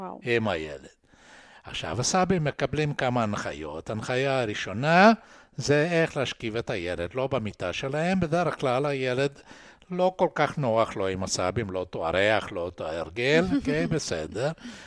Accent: São Paulo, Brazil; שנסענו סטריט קאר חשמלית בסן פאולו, אני גדלתי בסן פאולו

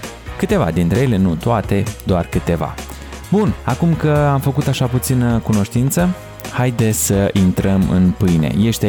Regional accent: Romania; Și cum suntem noi așa ca români, o nație de haz de necaziști

